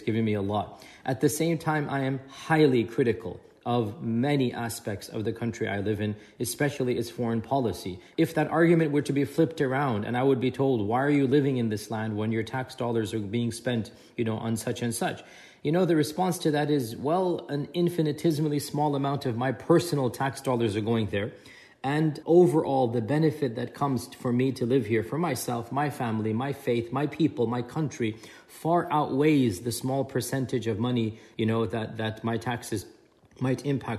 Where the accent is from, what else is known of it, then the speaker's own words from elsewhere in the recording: United States; I'm an American citizen. I'm born and raised here.